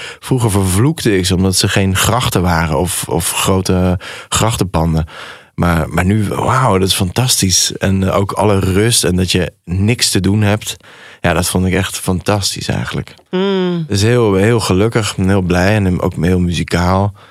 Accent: Limburg, Netherlands; Ik kom uit Zuid-Limburg. Daar ben ik geboren in een klein dorpje.

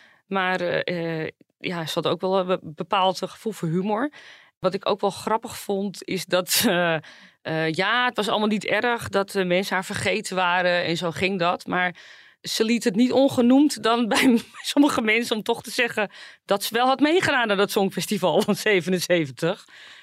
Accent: Zaandam, North Holland, Netherlands; Ik kom natuurlijk zelf uit Zaandam en Margriet ook.

